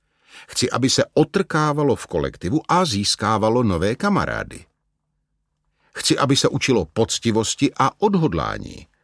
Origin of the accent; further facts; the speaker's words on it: Český Těšín, Moravian-Silesian Region, Czechia; Od 6 let jsem hrál u nás v Těšíně hokej. Moc mě to bavilo.